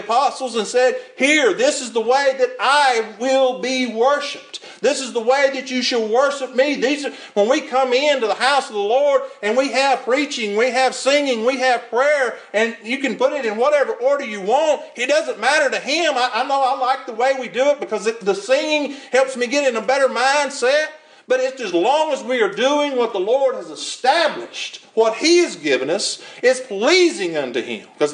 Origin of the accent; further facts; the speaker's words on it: Mississippi, United States; I was born and raised here in North Mississippi